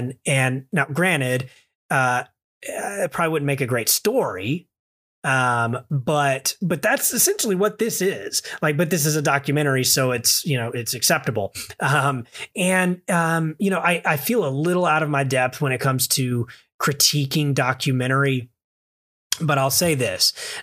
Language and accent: English; the South, United States; I'm from the South and, you know, I know what it's like to kind of grow up, close with a brother